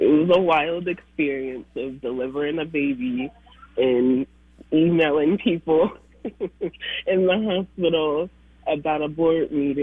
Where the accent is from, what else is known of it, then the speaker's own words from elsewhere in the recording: Portland, Oregon, United States; And I was raised around people and connecting to people. I'm born and raised in Portland.